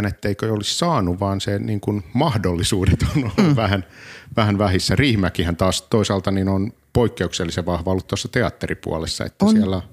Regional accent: Tervakoski, Kanta-Häme, Finland; Mä oon Tervokoskelta alun perin.

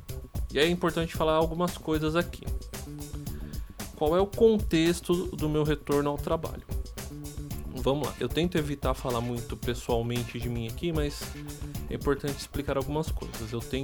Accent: Suzano, São Paulo, Brazil; now in Poá, Brazil; eu tô na cidade de Poá, que é onde eu resido, e eu trabalho na cidade de Suzano, que é a cidade vizinha, que é de onde eu sou originalmente, eu sou suzanense.

